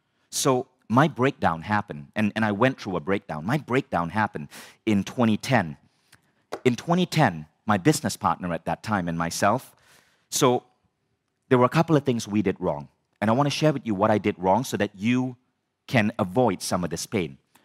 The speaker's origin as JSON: {"language": "English", "country": "India", "said": "It's because I'm an Indian male. And if you're an Indian immigrant, you learn very early in your family that your parents value education."}